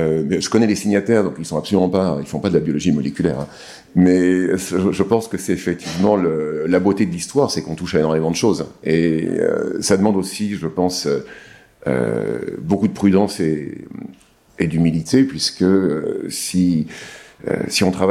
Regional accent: France; born there; Effectivement, je suis né ici, donc je suis français.

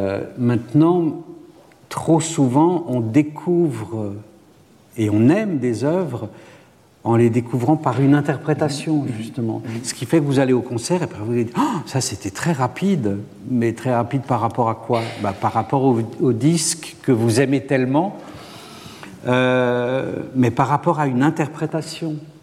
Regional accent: Grand Est, France; born there; Je suis né en Alsace, et en Alsace, donc on a cette double culture germanique et française.

